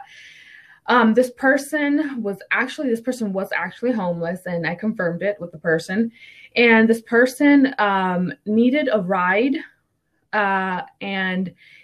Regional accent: New Jersey, United States; moved away; I come from New Jersey, and it's the cost of living over there. It's pretty high.

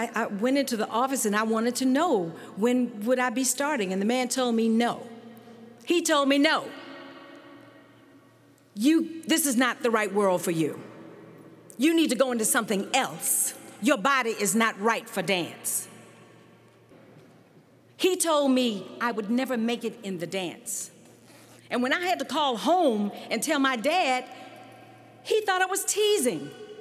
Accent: Houston, Texas, United States; Growing up in Houston, Texas, dance was my life when I was 4.

